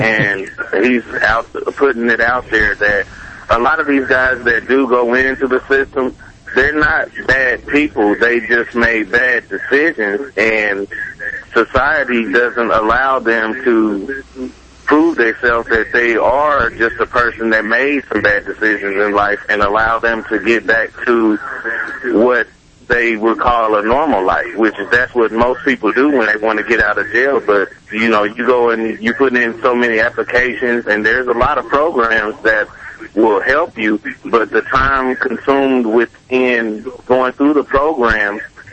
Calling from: United States; I'm calling from Jackson County, east side of town.

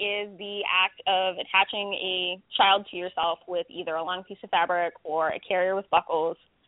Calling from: Chester, Virginia, United States; I am calling from Chester, Virginia. My husband is currently stationed at Fort Lee.

